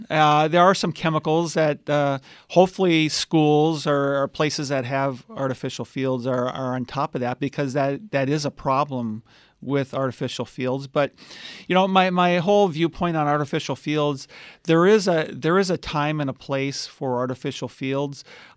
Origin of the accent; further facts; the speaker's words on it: Minnesota, United States; And they're while growing up in Minnesota, I've kind of passed on my love of hockey to my boys.